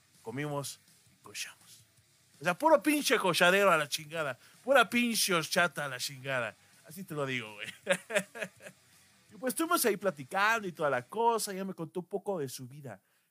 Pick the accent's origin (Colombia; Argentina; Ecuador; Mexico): Mexico; Mexico City; mido 1.85, soy soltero y soy de la Ciudad de México.